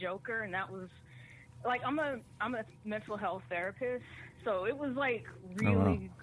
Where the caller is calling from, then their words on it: Georgia, United States; from Georgia.